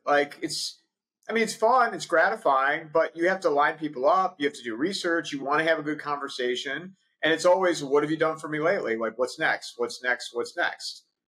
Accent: Cleveland, Ohio, United States; And then I'm from Cleveland. There's a James Beard chef in Cleveland that I grew up with too.

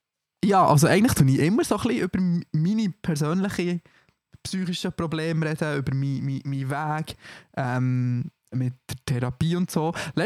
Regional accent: Bern, Switzerland; accent: Bernese German; Ich war auch der Einzige aus Bern gewesen. Ich habe mich gefühlt wie der Bauer. Alles so coole Zürcher und dann ich so als Berner.

